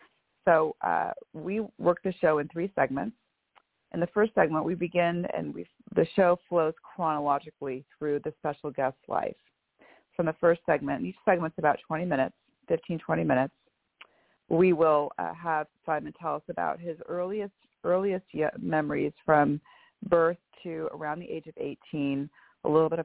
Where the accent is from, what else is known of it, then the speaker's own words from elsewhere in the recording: Bellevue, Washington, United States; I am from Bellevue, Washington